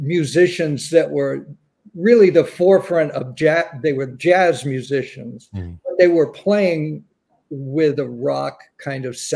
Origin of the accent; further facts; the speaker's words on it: Boston, Massachusetts, United States; And growing up in the Boston area, luckily I got to see him a lot.